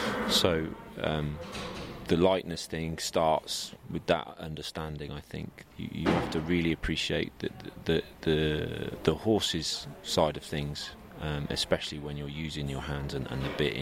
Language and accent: English; England, United Kingdom; but being an Englishman and based in the UK